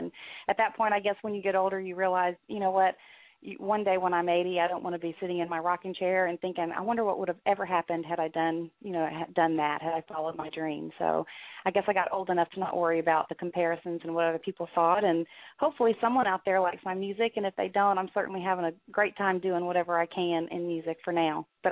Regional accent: Tennessee, United States; also born or lived in Florida; I was born in Florida, but we moved when I was only 2 years old to Tennessee, and I lived in Tennessee until I graduated high school.

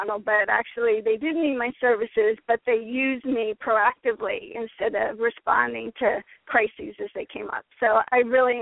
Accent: Massachusetts, United States; And so with me, I grew up in Massachusetts, went to college at Tufts University near Boston, Massachusetts.

